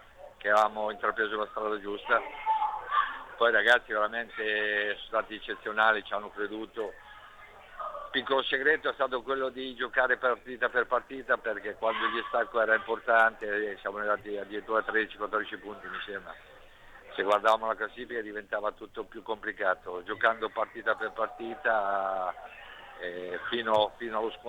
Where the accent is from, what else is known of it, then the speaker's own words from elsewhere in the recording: Ancona, Marche, Italy; chiaramente da anconetano il cuore rimane sempre lì al primo posto